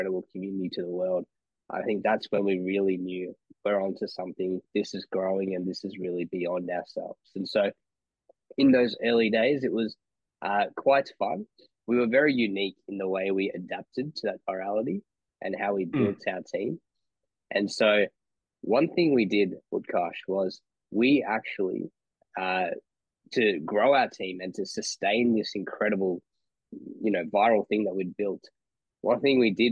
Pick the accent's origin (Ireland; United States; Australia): Australia; Melbourne, Victoria; parents, they're from Sri Lanka. They came to Australia in the mid-90s, and I was born shortly after here in Melbourne, Australia. And I grew up looking like this, but speaking like this. So I'm an Aussie through and through with this South Asian appearance.